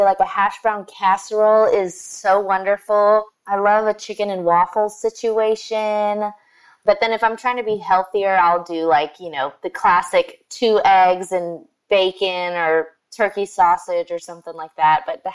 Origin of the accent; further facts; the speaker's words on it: Sugar Land, Texas, United States; Well, my parents chose Sugar Land in 1995, I guess, like, yeah, when I was born, because it wasn't super populated.